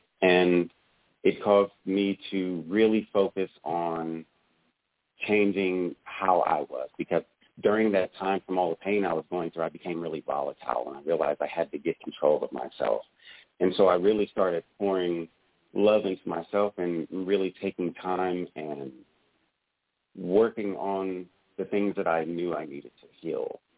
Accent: Oakland, California, United States; so I was born in Oakland, California in 1984, and that was at a time where that area was essentially an urban war zone.

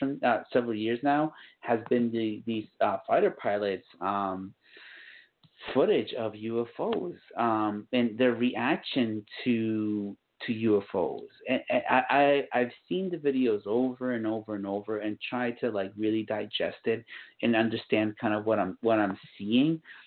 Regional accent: Guatemala; We're getting, obviously, my people, Guatemalans, what's up?

